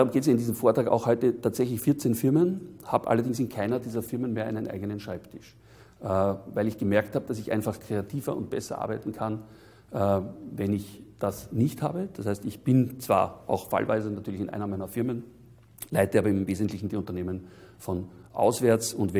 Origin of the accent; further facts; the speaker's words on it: Vienna, Austria; Ich bin in Wien aufgewachsen, in sehr einfachen Verhältnissen. Ich sage jetzt mal in einer der schönsten Städte der Welt, aber in einem der ärmsten Bezirke dieser Stadt.